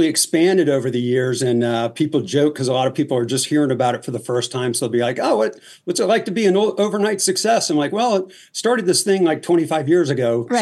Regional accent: Louisiana, United States; now in Los Angeles, United States; and I kind of grew up there, so to speak, even though I'm originally from Louisiana.

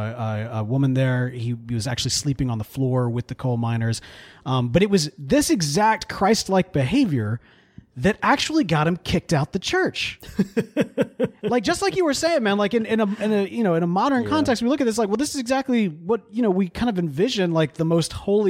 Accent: Bible Belt, United States; you and I, we grew up in the Bible Belt.

